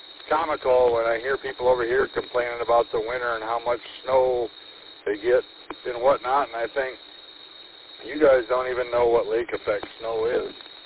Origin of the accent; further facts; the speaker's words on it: Three Rivers, Michigan, United States; also born or lived in Gaylord / Detroit; now in Lincoln Park, United States; But I grew up over in Three Rivers, south of Kalamazoo there. I spent most of my, well, a lot of my life over there. Then I lived up in Gaylord for 3 years, and then I moved to Detroit about 11, 12 years ago.